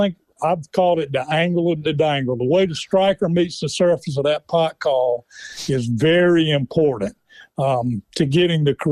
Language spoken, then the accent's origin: English; Cheraw, South Carolina, United States; I grew up in Sherall in Chesterfield County, and Chesterfield and Marlborough County were the last two counties in South Carolina for turkey season to open back up.